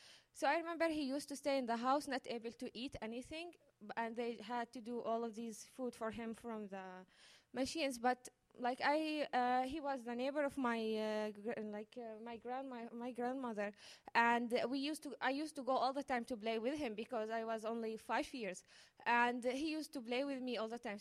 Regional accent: Bethlehem, West Bank, Palestine; English is a second language; and I'm from Palestine.

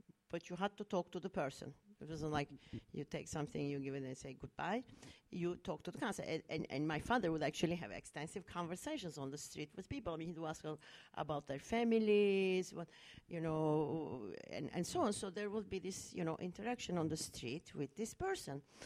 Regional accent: Turkey; I'm from Turkey, I grew up in Turkey, and I still live in Turkey, of course, part of the time.

